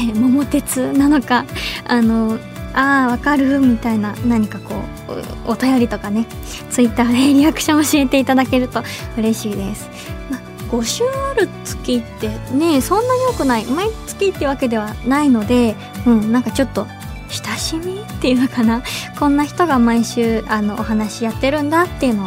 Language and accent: Japanese; Hiroshima, Japan; 地元広島県なんですけど、